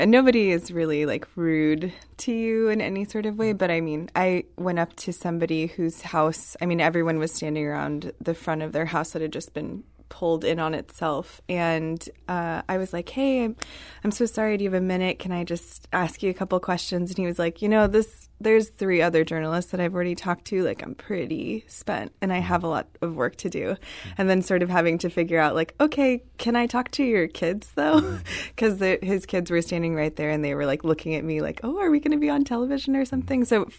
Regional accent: California, United States; I am from California and I've never experienced any sort of tornado.

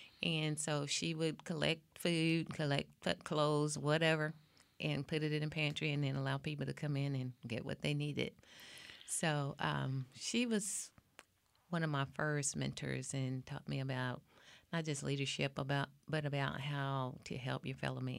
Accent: Waco, Texas, United States; Yes, I was born and raised in Waco. Went to elementary, high school here in Waco

